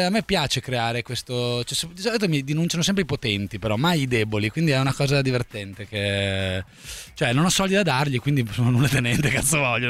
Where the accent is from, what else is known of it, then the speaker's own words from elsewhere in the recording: Albania; now in Rome, Italy; ho cominciato a dire che sono albanese